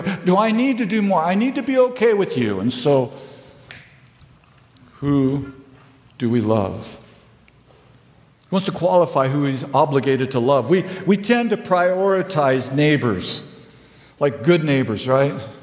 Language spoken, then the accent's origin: English; California, United States; and I'm from Southern California. If you go to any place that's green with water, I'm impressed.